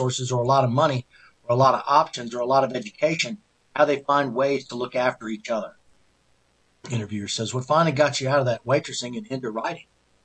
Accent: Odessa, Texas, United States; As a little girl growing up in Odessa, I was really, really in love with Westerns.

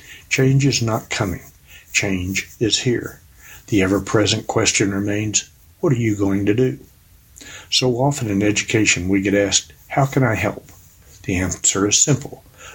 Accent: Fort Worth, Texas, United States; now in Midland, United States; I am not native to Midland, but married a native Midlander, and I love this town. Born and raised in Fort Worth, Midland instantly stole my heart with its hometown feel.

